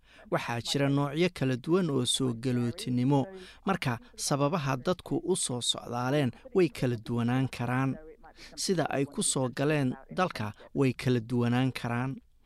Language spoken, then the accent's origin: Somali; Singapore; Somali is a second language; Anigu waxaan ka imid Singapore